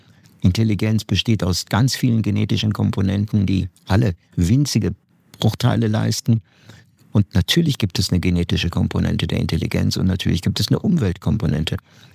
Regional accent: Bochum, North Rhine-Westphalia, Germany; Wenn Sie zum Beispiel in meine Heimatstadt Bochum nach Stiepel gehen

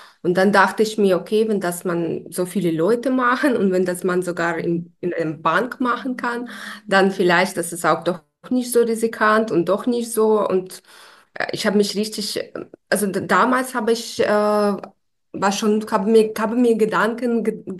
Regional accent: Ukraine; German is a second language; now in Germany; Ich komme aus der Ukraine, ich wohne aber schon seit 10 Jahren in Deutschland.

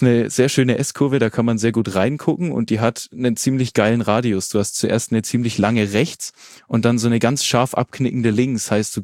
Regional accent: Bavaria, Germany; Ich bin ja selbst auch aus Franken und deswegen kenne ich mich da wenigstens da relativ gut aus

